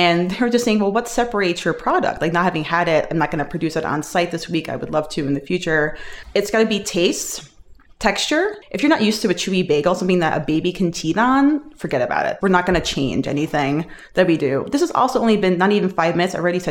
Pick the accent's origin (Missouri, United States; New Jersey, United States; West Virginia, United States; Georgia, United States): New Jersey, United States; Irvington; And we had amazing bagels in New Jersey, especially in my hometown of Irvington.